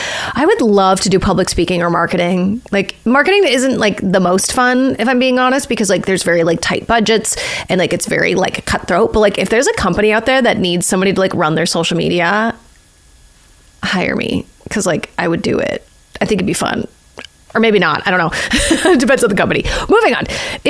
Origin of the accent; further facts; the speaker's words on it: Minnesota, United States; now in California, United States; I'm also from Minnesota.